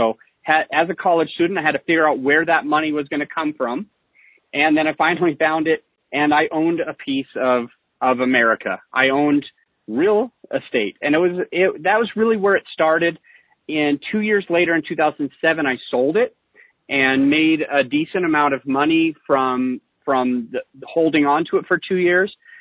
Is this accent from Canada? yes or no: no; Utah, United States; I'm originally from Utah, so not far from Denver, Colorado, same type of patterns, but I grew up in Utah.